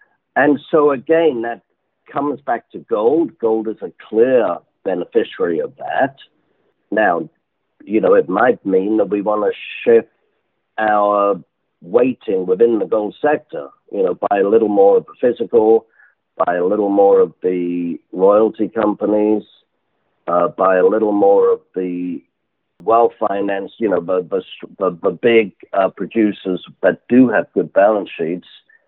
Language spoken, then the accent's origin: English; England, United Kingdom